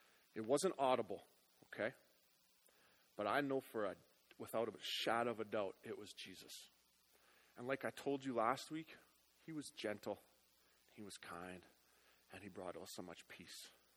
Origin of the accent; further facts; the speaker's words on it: Lloydminster, Canada; I ended up interviewing at Lloydminster, which was my hometown in the early winter months of 2005.